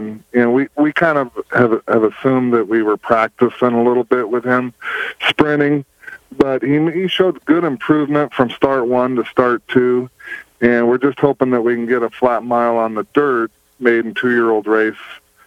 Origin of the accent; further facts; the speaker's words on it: Pacific Northwest, United States; Yeah, I mean, we're from the Northwest. It's their premier race of the year, and growing up as a kid, it's a race that, you know, you always want to try